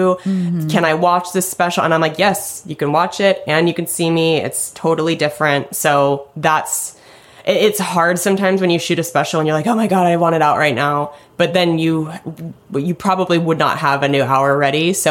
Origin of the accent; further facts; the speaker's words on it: Spokane, Washington, United States; Yeah, I'm from Spokane.